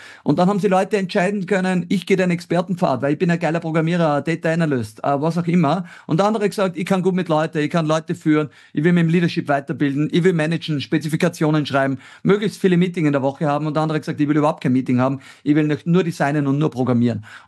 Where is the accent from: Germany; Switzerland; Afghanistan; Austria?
Austria; Also ich glaube, schau, es sind der Hausverstand, sagt man bei uns in Österreich, spielt eine ganz große Rolle.